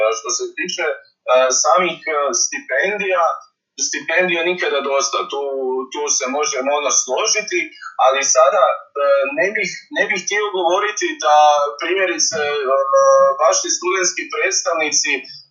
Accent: Croatia; najveća moć leži kod nas u Hrvatskom saboru

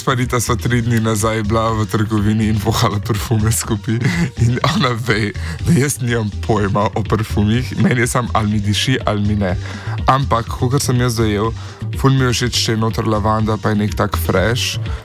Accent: Ljubljana, Central Slovenia, Slovenia; born there; Če sem rojen v Ljubljani.

